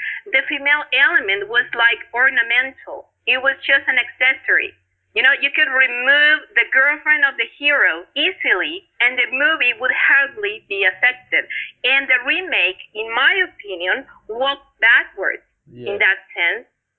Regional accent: Mexico; English is a second language; that I was from Mexico.

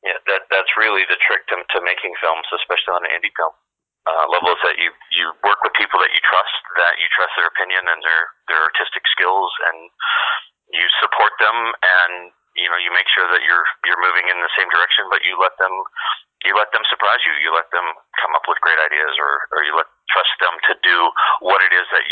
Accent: Texas, United States; Like, I grew up in Texas, and so, like, the police in Texas kind of have that sort of calm, you know, good old boyness to them

